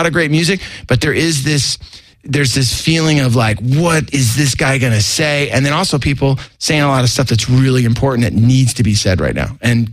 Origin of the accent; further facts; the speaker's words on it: San Jose, California, United States; San Jose. Grew up going to San Francisco, Santa Cruz.